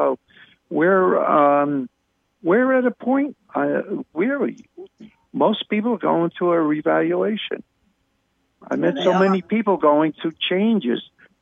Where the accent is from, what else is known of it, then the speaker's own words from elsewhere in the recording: Long Island, New York, United States; I come from Long Island. I was on the water all my life.